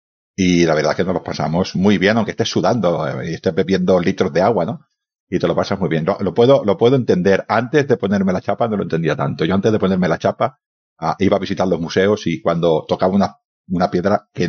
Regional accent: Badalona, Catalonia, Spain; yo soy de Badalona y en Badalona tenemos un museo que está en los sótanos de un edificio

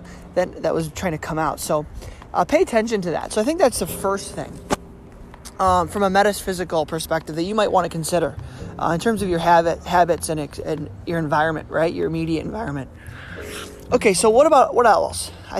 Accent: Palmyra, United States; I actually noticed this when I went home for Christmas, back to Palmyra, my hometown.

